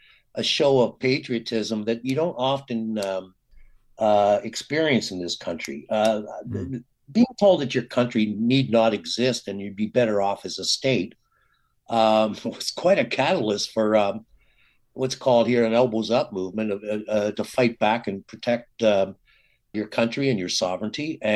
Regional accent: Canada; as a Canadian

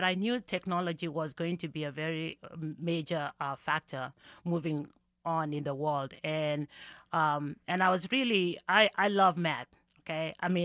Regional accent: Rift Valley, Kenya; Well, I come from the Rift Valley, and so part of it is they are part of hills and valleys and that kind of thing. It's not as flat as Kansas, but it's really beautiful. That we are right on the equator

